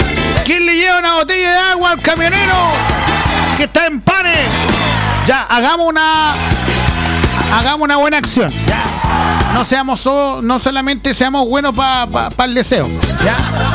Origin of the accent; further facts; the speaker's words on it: Chile; Yo sé que todos somos chilenos y que todos nos gusta el como se dice en buen chileno, el chucheteo